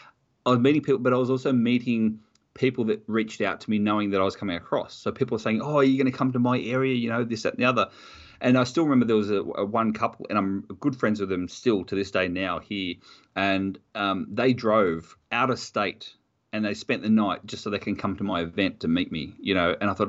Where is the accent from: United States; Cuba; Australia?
Australia; as an Australian, we grow up on Vegemite.